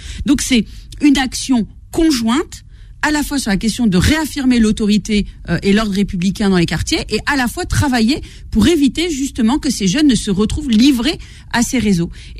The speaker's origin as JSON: {"language": "French", "town": "Trappes", "region": "Île-de-France", "country": "France", "said": "moi je suis une trappiste, comme on dit, donc je viens de Trappe et je sais ce que c'est que l'insécurité du quotidien."}